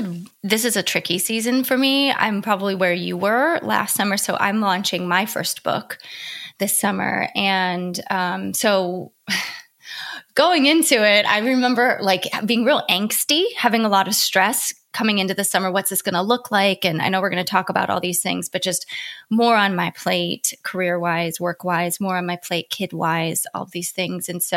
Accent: Ohio, United States; now in Southern California, United States; I live in Southern California, but I'm from Ohio. So we had a little conversation around that. It's where I grew up, where I met my husband.

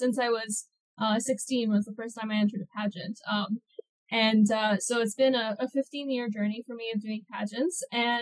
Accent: New Westminster, British Columbia, Canada; my hometown had a beauty pageant, so it was the Miss New Westminster pageant.

